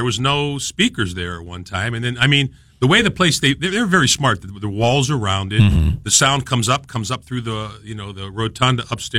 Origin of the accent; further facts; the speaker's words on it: Warren, United States; You know, Warren's my hometown. I was born and raised there, and I want young people to stay.